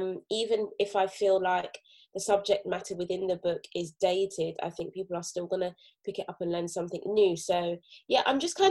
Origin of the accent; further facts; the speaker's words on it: London, United Kingdom; As a teenager growing up in Brixton, South London, I was like, yeah, that's happened to me